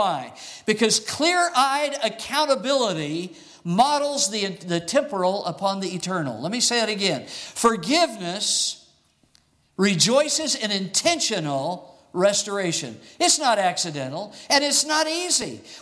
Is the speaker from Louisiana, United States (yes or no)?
no; Arizona, United States; I grew up in Arizona, and dust storms happen out there.